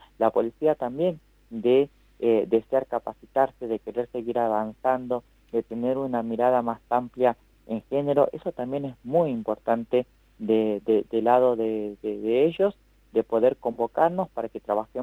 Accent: Tucumán, Argentina; Yo soy tucumana.

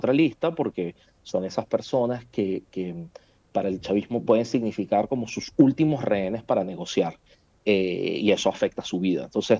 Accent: Spain; te lo digo también como español

